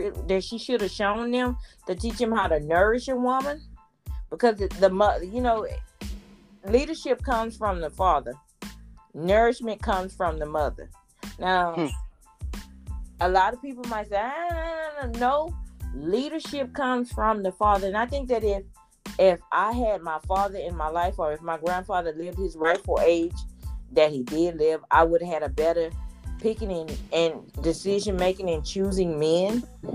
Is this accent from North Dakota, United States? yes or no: no; Houston, Texas, United States; And I come from Fifth Ward, Texas.